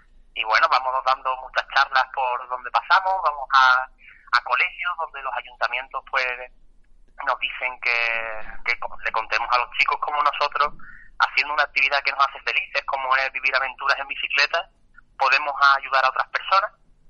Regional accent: Jerez de la Frontera, Andalusia, Spain; con esa es con la que me muevo por Jerez, la que yo soy jerezano, la de Cádiz

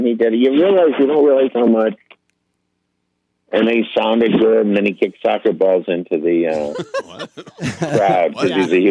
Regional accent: Midwest, United States; Because I'm a Midwesterner, and you know what Midwesterners like to do?

